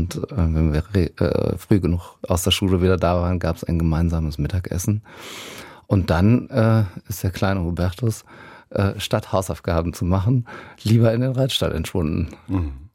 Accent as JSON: {"language": "German", "town": "Koblenz", "region": "Rhineland-Palatinate", "country": "Germany", "tie": "born there", "said": "ich bin geboren in Koblenz und so ein bisschen so in diesem Kiez, sage ich mal, genau."}